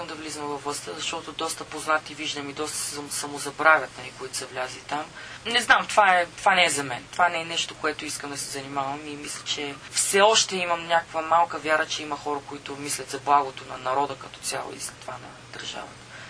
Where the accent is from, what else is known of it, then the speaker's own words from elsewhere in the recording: Burgas, Burgas Province, Bulgaria; на другия ден трябва да съм в Бургас, в моя роден град